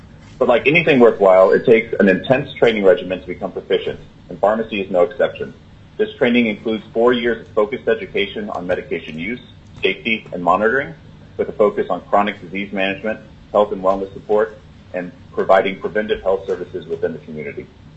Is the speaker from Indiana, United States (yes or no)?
no; Anchorage, Alaska, United States; I'm from Anchorage.